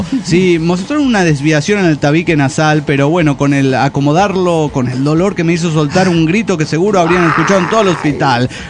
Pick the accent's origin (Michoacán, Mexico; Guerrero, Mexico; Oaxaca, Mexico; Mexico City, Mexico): Oaxaca, Mexico; de Oaxaca.